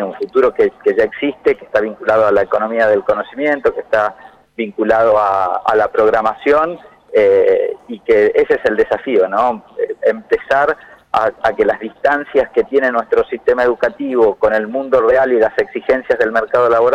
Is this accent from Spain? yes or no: no; Salta, Argentina; accent: Salta; Ustedes escucharán mi tonada, sí, y se darán cuenta que porteño no soy, yo vengo de esa Argentina profunda, yo soy de Salta.